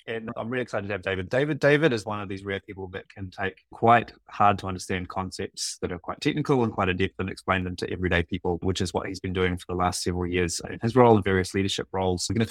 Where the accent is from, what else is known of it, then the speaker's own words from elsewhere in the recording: New Zealand; we grew up in New Zealand, you know, sort of to a crisp by the time we're 10 years old.